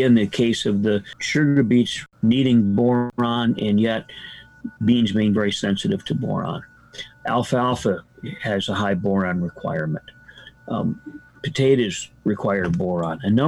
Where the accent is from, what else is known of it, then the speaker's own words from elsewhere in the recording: Michigan, United States; And in fact, I grew up in Michigan